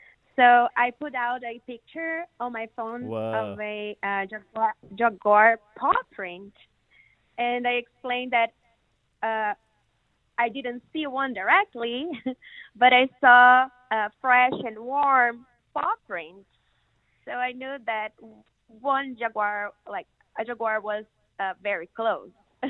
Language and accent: English; Brazil; I'm originally from Brazil, but by then I was working in Peru.